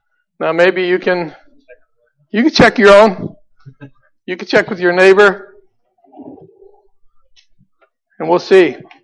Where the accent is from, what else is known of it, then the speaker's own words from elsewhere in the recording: Chicago, Illinois, United States; I'm from Chicago.